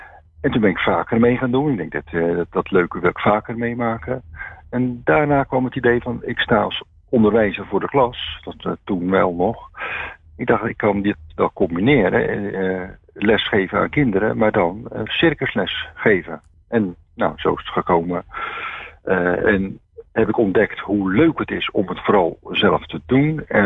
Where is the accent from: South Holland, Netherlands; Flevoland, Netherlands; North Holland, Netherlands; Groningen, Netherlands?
South Holland, Netherlands; Oud-Beijerland; now in Rotterdam, Netherlands; Ik ben nu, mag ik me wel Rotterdammer noemen. Maar na zoveel jaren actief te zijn in Rotterdam en daar te wonen. Maar oorspronkelijk kom ik uit de Hoekse Waard.